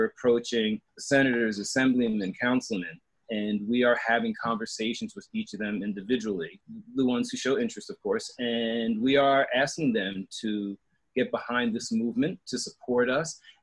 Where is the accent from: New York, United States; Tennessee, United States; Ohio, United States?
New York, United States; Brooklyn; I'm from Brooklyn.